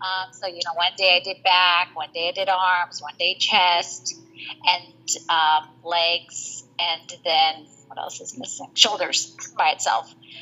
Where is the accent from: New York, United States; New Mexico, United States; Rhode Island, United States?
New Mexico, United States; So let's see. … I'm from New Mexico.